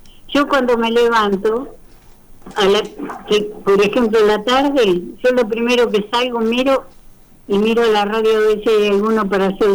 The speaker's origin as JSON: {"language": "Spanish", "town": "Los Toldos", "region": "Buenos Aires Province", "country": "Argentina", "said": "De Viamonte, nosotros venimos de Los Toldos."}